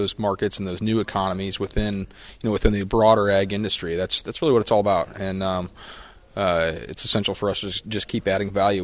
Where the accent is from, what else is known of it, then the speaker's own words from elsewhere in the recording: Underwood, Iowa, United States; I'm from southwest Iowa, right outside the Council Bluffs area. Underwood is my hometown. We farm down there, raise cattle.